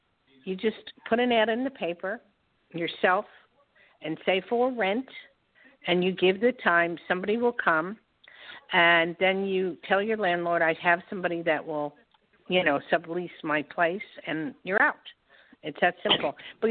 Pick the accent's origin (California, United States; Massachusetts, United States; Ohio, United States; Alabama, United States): California, United States; Okay, what part? I grew up there. What part?